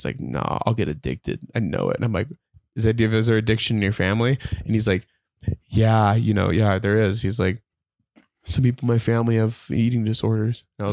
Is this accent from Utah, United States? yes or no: yes; Provo, Utah, United States; Because I'm from Provo. I tried not liking BYU and I was like, I can't do it. I love it.